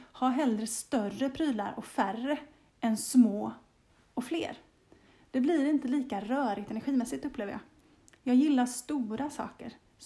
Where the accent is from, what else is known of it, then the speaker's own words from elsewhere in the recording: Småland, Sweden; Så det är olika energier från där jag kommer ifrån i Småland jämfört med där vi bor nu i Skåne.